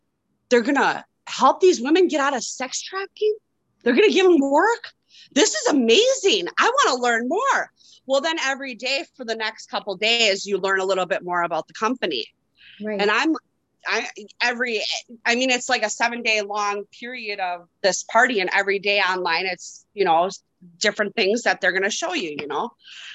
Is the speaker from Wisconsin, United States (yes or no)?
yes; Wisconsin, United States; I am from Northern Wisconsin. Up north in Wisconsin. So we don't have much around here to do. We don't have, it's not a big city or anything. It's very little here.